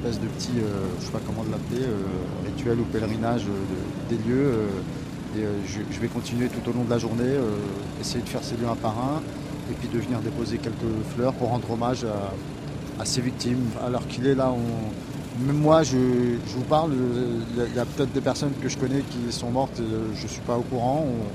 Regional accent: Paris, Île-de-France, France; parce qu'en tant que parisien ce sont des lieux qu'on connaît

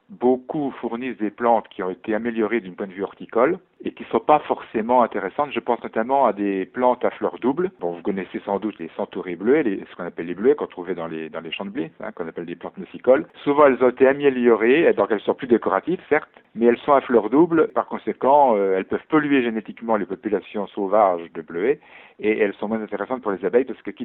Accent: Grand Est, France; Moi, je suis originaire des Vosges à l'origine

